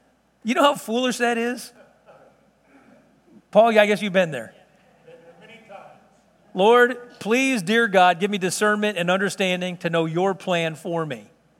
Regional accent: Chicago, Illinois, United States; But, you know, I'm from South Chicago originally. Don't hold that against me. I was a real young kid.

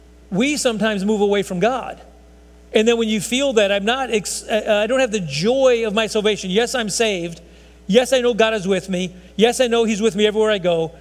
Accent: Chicago, Illinois, United States; I look back as a kid, I'm from Southside Chicago, sorry. What am I doing? South Chicago.

